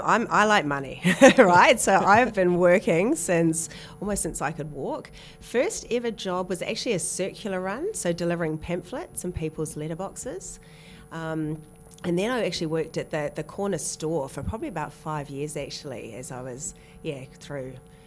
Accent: Dunedin, Otago, New Zealand; I grew up in New Zealand, so a very, very cold place down the south of the South Island called Dunedin. So I went to Maori Hill Primary School and, yeah, had a very, very happy and interesting upbringing down there.

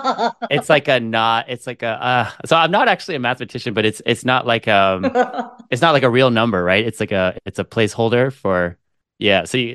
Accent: Hong Kong; I know this sounds like kind of weird, but I grew up in Hong Kong. So it's a very financial focused, just all the main industry was finance.

